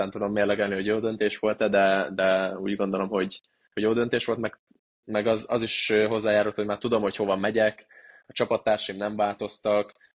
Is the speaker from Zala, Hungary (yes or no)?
no; Hódmezővásárhely, Csongrád-Csanád, Hungary; én ugye Hódmezővásárhelyen nevelkedtem, a Hódmezővásári vagyok